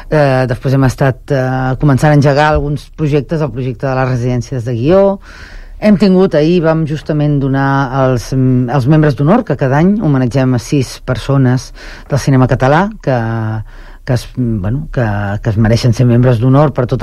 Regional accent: Barcelona, Catalonia, Spain; born there; now in Sant Cugat del Vallès, Spain; jo vaig néixer a Barcelona, però fa 17 anys vam decidir venir aquí, i és de les millors decisions que hem pres a la nostra vida, perquè m'encanta, em sento molt santcugatenca en aquests moments.

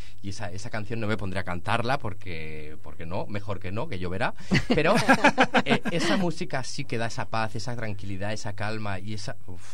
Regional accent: Catalonia, Spain; yo me crié en la Costa Brava, en zonas como al lado de Lloret de Mar, la playa de Fanals.

